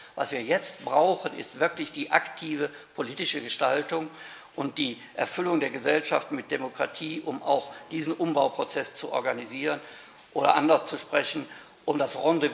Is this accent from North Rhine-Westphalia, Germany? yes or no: yes; North Rhine-Westphalia, Germany; Ich komme beispielsweise aus Nordrhein-Westfalen.